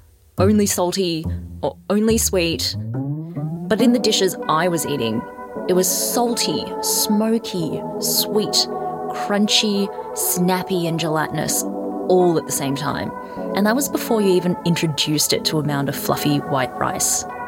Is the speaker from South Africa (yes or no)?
no; Australia; Even though I grew up in Australia, I didn't encounter Aussie food until I went to school.